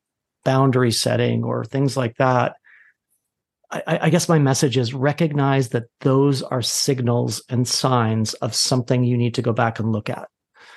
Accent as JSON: {"language": "English", "region": "British Columbia", "country": "Canada", "tie": "born or raised there", "said": "I remember sort of idyllically growing up in the Okanagan, you know, an orchard, and it was really fairy tale land with dogs and animals."}